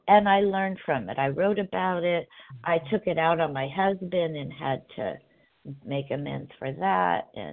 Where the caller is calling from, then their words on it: California, United States; Oh, sorry, Southern California, Pacific